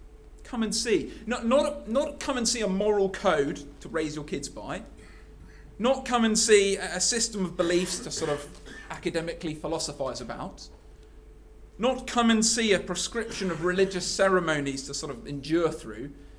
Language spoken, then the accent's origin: English; United Kingdom; Being British, I don't like that sort of personal intrusion into who I am, what I believe.